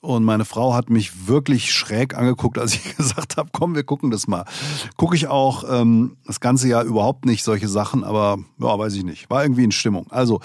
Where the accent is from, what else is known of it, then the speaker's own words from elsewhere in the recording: Hesse, Germany; ich bin hessischer Comedian und berichte jede Woche freitags, was so abgegangen ist in der letzten Woche